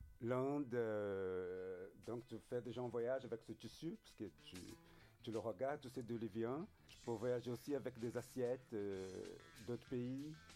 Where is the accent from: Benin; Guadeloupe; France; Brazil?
Brazil; French is a second language; Alors moi, comme je suis brésilien, j'ai la chance déjà de faire des recherches et découvrir des chansons française.